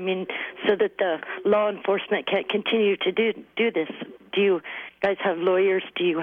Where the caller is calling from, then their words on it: McLeod, Kansas, United States; I'm calling from McLeod, Kansas.